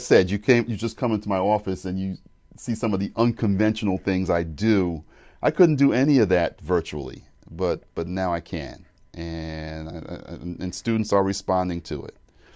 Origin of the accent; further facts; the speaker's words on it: Brooklyn, New York, United States; I was double vaccinated back in the spring with the Pfizer vaccine for my hometown, Brooklyn, New York.